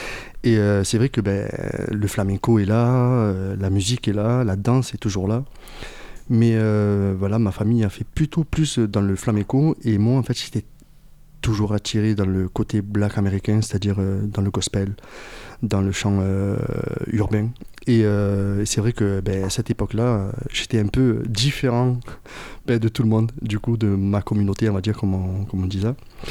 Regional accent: Sète, Occitanie, France; moi, voilà, je viens de Sète. Et j'ai grandi toujours dans la musique.

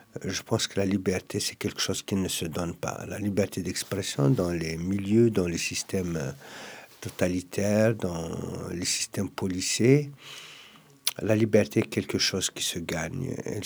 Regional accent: Kabylie, Algeria; Je suis kabyle. Je suis kabyle.

